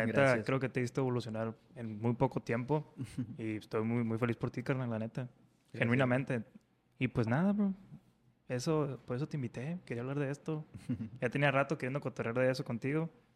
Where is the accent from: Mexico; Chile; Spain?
Mexico; northern Mexico; también forma parte de mí porque soy norteño